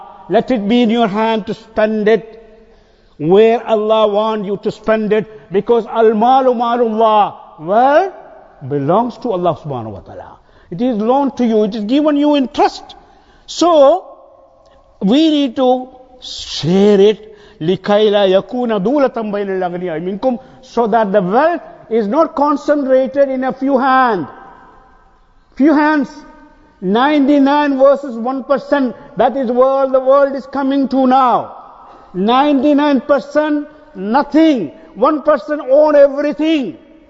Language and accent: English; South India, India; now I come from South India